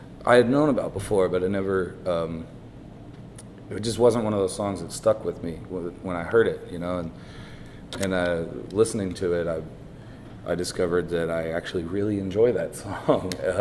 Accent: Florida, United States; I grew up in Florida, and I started playing the bar scene when I was 10 years old

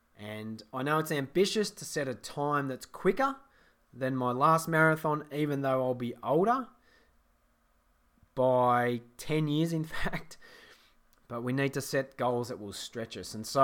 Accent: Australia; this comes probably from being an Australian

